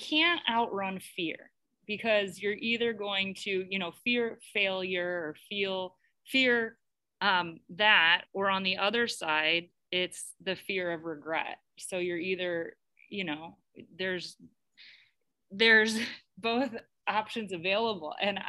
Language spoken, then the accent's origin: English; Ohio, United States; So I am from Ohio originally